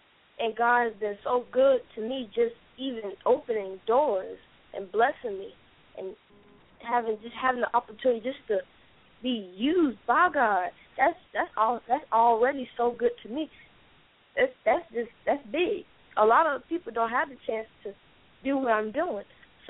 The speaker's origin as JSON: {"language": "English", "town": "Jacksonville", "region": "Florida", "country": "United States", "said": "I am 12 years old, and I'm from Jacksonville, Florida."}